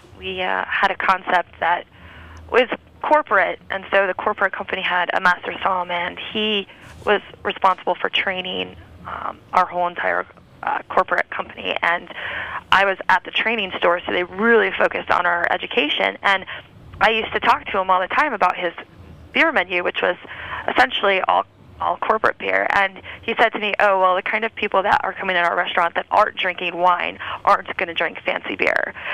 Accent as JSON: {"language": "English", "region": "New York", "country": "United States", "lives_now": "Napa, United States", "said": "I happen to live in Napa, which I'm from New York originally, so I definitely love New York City."}